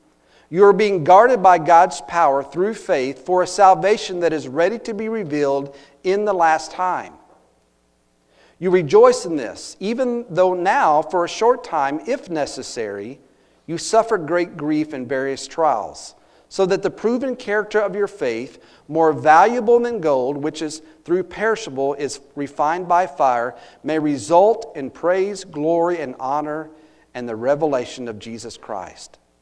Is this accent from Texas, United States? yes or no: yes; Glen Rose, Texas, United States; whenever I'm down in my hometown of Glen Rose, Texas, I always take time to visit Squaw Creek Cemetery.